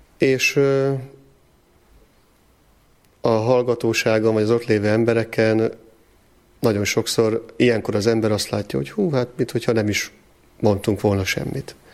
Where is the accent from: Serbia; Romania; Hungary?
Hungary; Sümeg, Veszprém County; now in Pápa, Hungary; több mint 16 éve vagyok itt pápán, sümegi származású vagyok, tehát most már egy kicsit talán pápainak is mondhatom, meg vallhatom magam.